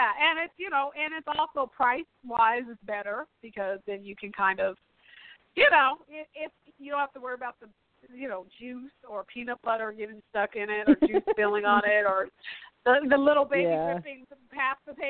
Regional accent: Pacific Northwest, United States; You know, that tells you, though, I'm from the Pacific Northwest, right?

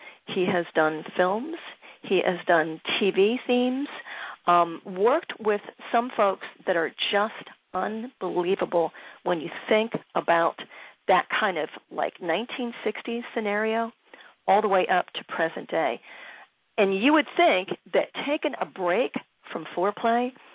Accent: Philadelphia, Pennsylvania, United States; Growing up in Philly

